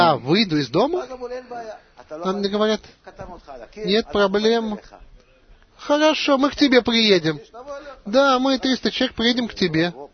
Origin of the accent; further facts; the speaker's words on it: Petah Tikva, Central District, Israel; Я из Петахтиквы.